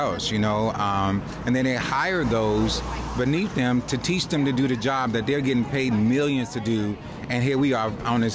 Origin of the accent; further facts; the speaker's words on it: Chicago, Illinois, United States; moved away as an adult; now in Los Angeles, United States; I'm originally from Chicago, so I moved out here about 5 years ago. You know, just chasing the dream.